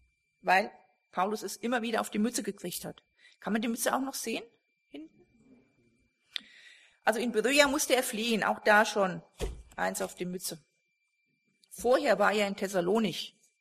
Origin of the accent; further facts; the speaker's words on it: Bellnhausen, Hesse, Germany; Ich komme aus Bellenhausen, das ist ja nur da um die Ecke